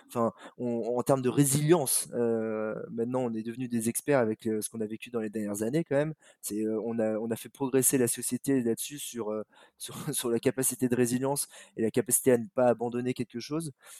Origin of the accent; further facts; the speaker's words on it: Paris, Île-de-France, France; je suis un parisien